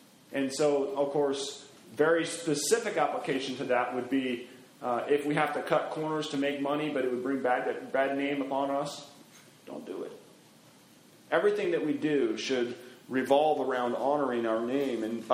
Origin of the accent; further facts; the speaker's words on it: Juneau, Alaska, United States; I remember when I was growing up in Juneau, Alaska was a small town. We had about 18 to 20,000 people or so that lived in the community.